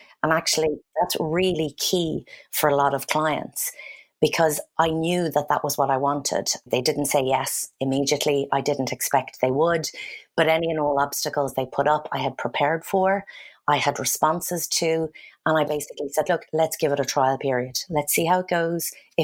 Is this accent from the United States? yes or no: no; Ireland; also born or lived in London; I moved back to Ireland from London in 2004.